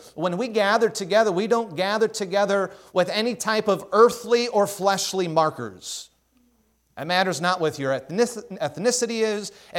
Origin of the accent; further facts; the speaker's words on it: United States; Now, I am thankful that I am an American.